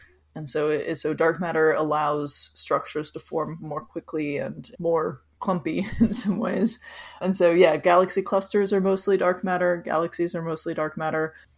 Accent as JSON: {"language": "English", "town": "Los Angeles", "region": "California", "country": "United States", "tie": "born or raised there", "said": "because I grew up in Los Angeles and you know the sky at night is pink."}